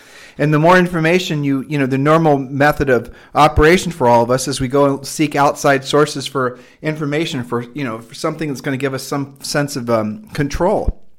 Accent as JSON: {"language": "English", "region": "Ohio", "country": "United States", "also_born_or_lived": "Nevada", "moved": "yes", "said": "And we're originally from Ohio, and she had allergies there."}